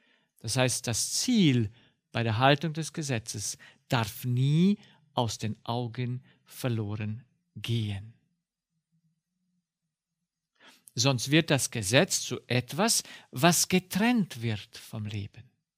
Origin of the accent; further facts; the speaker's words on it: Romania; Ich bin ja aufgewachsen in Rumänien und in Rumänien gab es keine Krankenhäuser